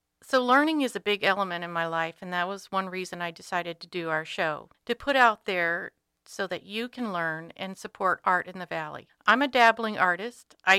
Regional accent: Juneau, Alaska, United States; I am a lifelong Alaskan. I grew up in Juneau with a large family

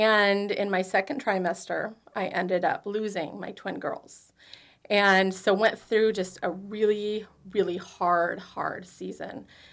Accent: Anchorage, Alaska, United States; I'm a lifelong Alaskan. I have a ton of family here. I was born in Anchorage and still here.

